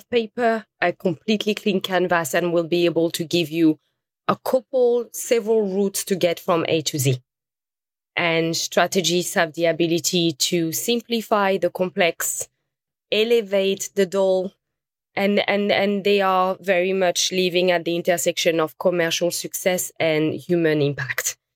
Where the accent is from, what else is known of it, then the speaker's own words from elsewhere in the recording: Lyon, Auvergne-Rhône-Alpes, France; now in New York, United States; I'm originally from Lyon, third largest city in France.